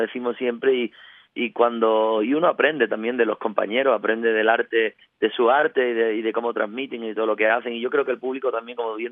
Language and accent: Spanish; Isla Cristina, Andalusia, Spain; cuando el otro día canté, por ejemplo, con una artista en mi tierra, en Isla Cristina